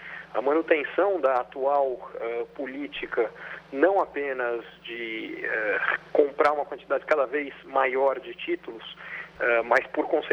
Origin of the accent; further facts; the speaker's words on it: Brazil; como nós brasileiros sabemos talvez melhor do que ninguém